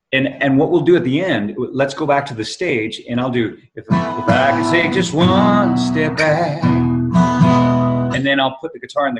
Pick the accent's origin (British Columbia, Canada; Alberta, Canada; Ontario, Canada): Ontario, Canada; Hanover; we shot that in JDS, John Diefenbaker Secondary School in Hanover, where that's my hometown.